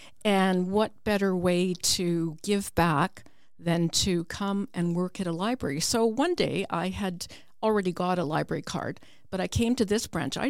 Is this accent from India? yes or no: no; Alberta, Canada; accent: Canadian; moved away as an adult; now in Toronto, Canada; I'm actually a Canadian, so some of you will notice some of my vowels don't sound the same as you say them. So I grew up in Alberta, but when I was in my 30s, I moved to Toronto, Ontario, and I've lived there for about 35 years now.